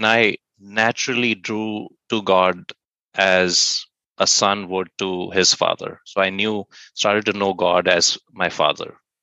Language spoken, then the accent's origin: English; India; I grew up in India, and I was very fortunate to have been in a family that was a very liberal Hindu-focused family